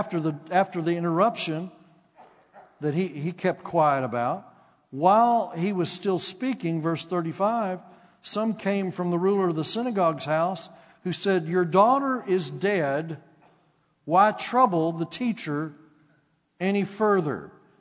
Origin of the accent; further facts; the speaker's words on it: Houston, Texas, United States; Okay, I'm from Houston, Texas.